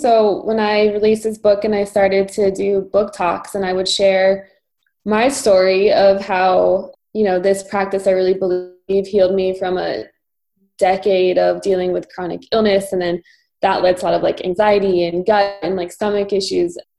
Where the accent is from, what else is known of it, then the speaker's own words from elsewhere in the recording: Washington, D.C. area, United States; I grew up outside Washington, D.C.